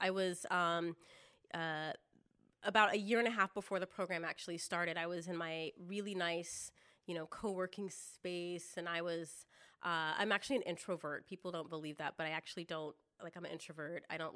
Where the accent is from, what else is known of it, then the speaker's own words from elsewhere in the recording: Fair Oaks, California, United States; also born or lived in Folsom; So I grew up in Folsom. Well, I grew up in Fair Oaks and moved